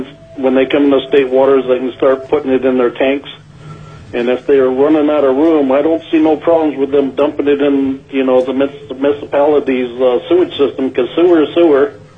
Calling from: Anchorage, Alaska, United States; Yeah, good afternoon. … I'm calling from Anchorage.

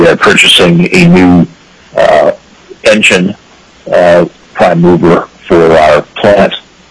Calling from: Bethel, Alaska, United States; I'm calling from Bethel, and I'm representing the Tulik Sac Native community.

